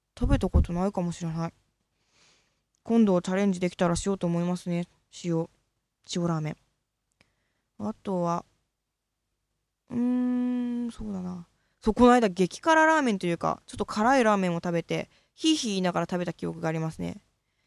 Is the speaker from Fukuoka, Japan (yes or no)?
yes; Fukuoka, Japan; 私はバリバリの博多っ子なので、豚骨が一番ですよ。